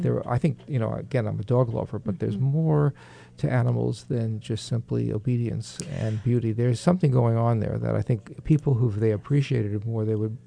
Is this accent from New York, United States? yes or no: yes; New York, United States; accent: New York; I'm from New York, as you can tell from my accent.